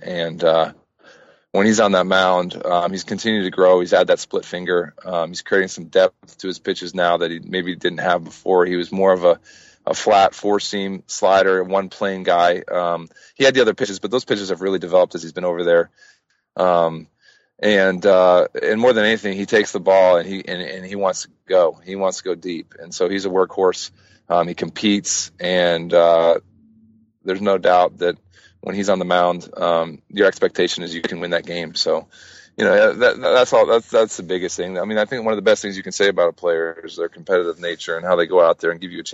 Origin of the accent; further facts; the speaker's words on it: Florida, United States; which is where I saw my first major league game as a kid, because I grew up in South Florida.